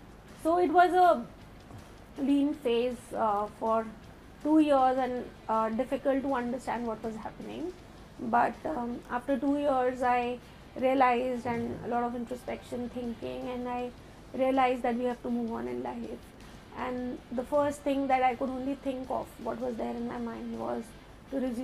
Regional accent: Delhi, India; Born and brought up in Delhi. My family is all based out of Delhi. I did my schooling in Delhi and after that I did my graduation from Delhi University Gargi College.

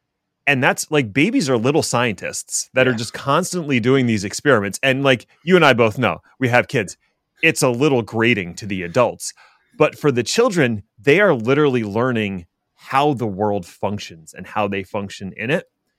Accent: East Coast, United States; And we come from the East Coast. We got a nice vein of rich sarcasm.

